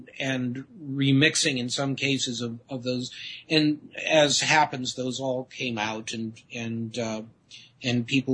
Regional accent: Detroit, Michigan, United States; I'm from Detroit, so Motown was always playing.

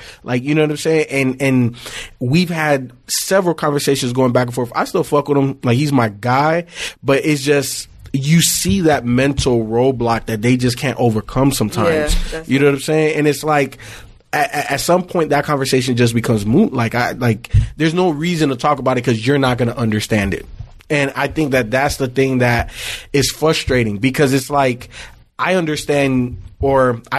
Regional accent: Miami, Florida, United States; I grew up in Miami, obviously different parts.

